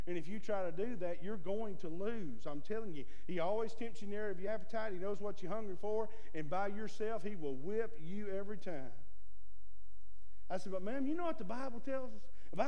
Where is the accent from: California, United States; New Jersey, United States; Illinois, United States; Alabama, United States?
Alabama, United States; He liked me because I was from Alabama.